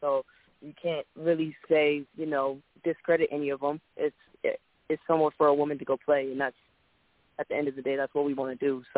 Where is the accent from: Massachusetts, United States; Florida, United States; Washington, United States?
Washington, United States; Seattle; I actually played with the Seattle Majestics first. I'm from Seattle, Washington.